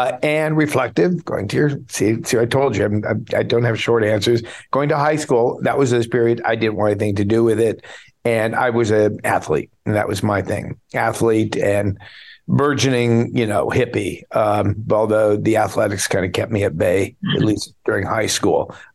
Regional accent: Beverly Hills, California, United States; I grew up in Beverly Hills, as you say. I grew up, I like to say, poor in Beverly Hills.

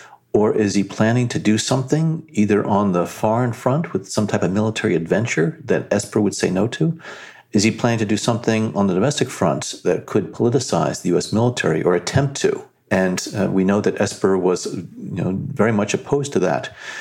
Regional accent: New Jersey, United States; one that I never anticipated when I was growing up in New Jersey many, many years ago.

